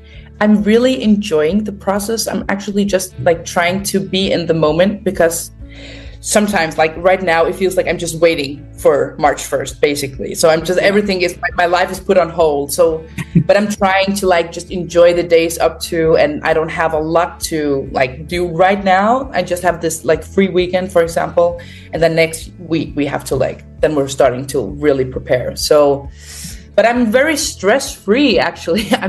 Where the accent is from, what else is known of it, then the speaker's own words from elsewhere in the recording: Faroe Islands; moved away as an adult; now in Denmark; So I was born and raised in the Faroe Islands, and I have been like in the music industry in the Faroe Islands since I was 10. So I have always like been singing and make music and been in musicals as well. And then I moved to Denmark like 5 years